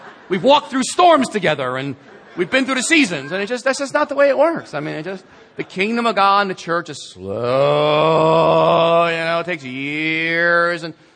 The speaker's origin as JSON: {"language": "English", "region": "New York", "country": "United States", "said": "I used to think that we were the only ones in a hurry because we're from New York"}